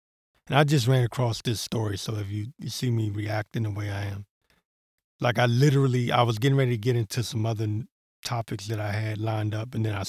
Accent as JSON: {"language": "English", "town": "Washington", "region": "District of Columbia", "country": "United States", "accent": "Maryland", "said": "showing my Maryland accent"}